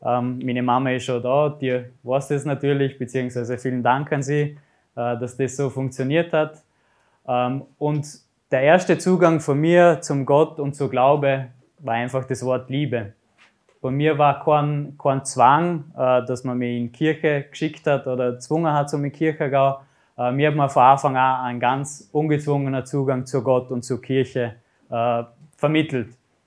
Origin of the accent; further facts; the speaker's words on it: Bezau, Vorarlberg, Austria; accent: Bregenzerwald dialect; Ich komme eben aus Bezau, aus dem Bregenzer Wald.